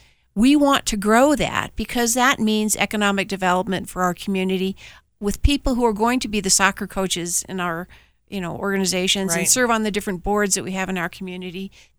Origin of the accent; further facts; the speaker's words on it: Colorado Springs, Colorado, United States; I grew up in Colorado Springs, and of course, Peggy Fleming was a hero to us.